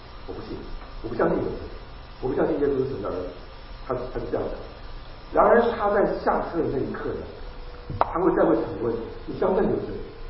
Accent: China; 还有另外我们中国人非常熟悉的一个基督徒的领袖叫做王明道先生。

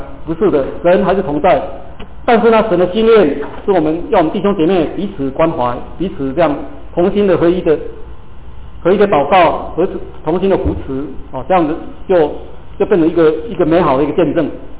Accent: China; 有时候我们中国人说，如果这个兄弟吵架的话呢，有时候吵得比别人还凶

